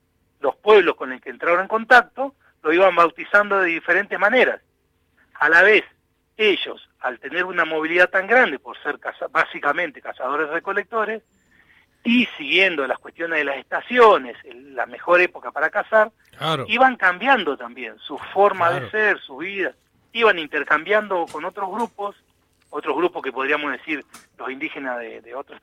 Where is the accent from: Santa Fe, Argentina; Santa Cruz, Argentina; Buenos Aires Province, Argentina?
Santa Cruz, Argentina; Jaramillo; born there; now in Bariloche, Argentina; Nací en Jaramillo y bueno, y ahora estuve en varios lugares, y ahora vivo hace ininterrumpidamente desde el año 92 en Bariloche.